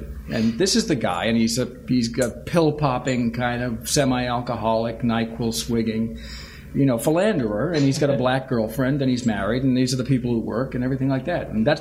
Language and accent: English; Massachusetts, United States; We're both from Massachusetts.